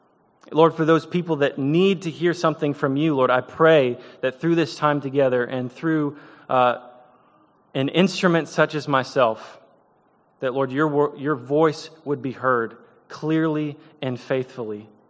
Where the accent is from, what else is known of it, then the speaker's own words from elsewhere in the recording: Michigan, United States; I know that we technically have winter in Southern California, but growing up in Michigan, it's a little bit different environment.